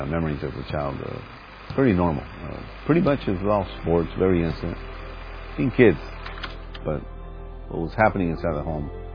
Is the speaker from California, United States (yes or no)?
yes; Los Angeles, California, United States; I was raised in the Rampart District of Los Angeles. At that time in the 80s is where gangs started to really take hold of communities.